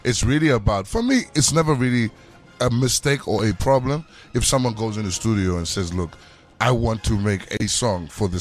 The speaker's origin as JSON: {"language": "English", "country": "Zimbabwe", "said": "Sometimes you won't even say you're Zimbabwe."}